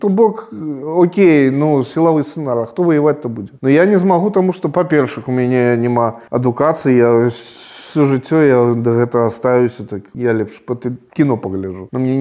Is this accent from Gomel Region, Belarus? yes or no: yes; Gomel Region, Belarus; мы белорусы все, але вот есть белорусы. беларусы по лесу, есть беларусы по низовье. Ну вот я по низовец, кремлевец. Гомель это нифига не Полесье, скажем.